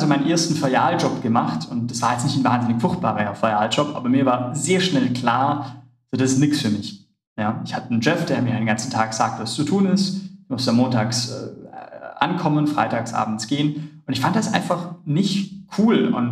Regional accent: Vorarlberg, Austria; Ich komme aus einem kleinen Dorf. Also ich komme in Österreich, ich komme aus Vorarlberg, ich komme aus einem richtig kleinen Dorf. Wir haben 1000 Einwohner, wir haben mehr Kühe als Menschen, das ist keine Übertreibung.

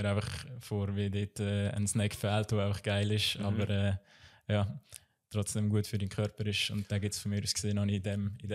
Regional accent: Switzerland; ich bin ursprünglich aus Margau, dort aufgewachsen, dort Kantonsschule gemacht.

